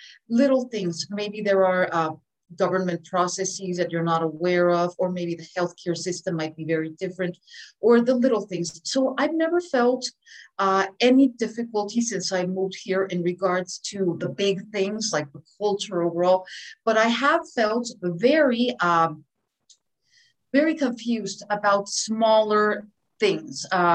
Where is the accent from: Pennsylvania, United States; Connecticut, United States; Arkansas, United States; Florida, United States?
Pennsylvania, United States; Philadelphia; also born or lived in Puerto Rico; So I happened to be born there. Then they moved to Philadelphia so that my father could get his PhD at the University of Pennsylvania.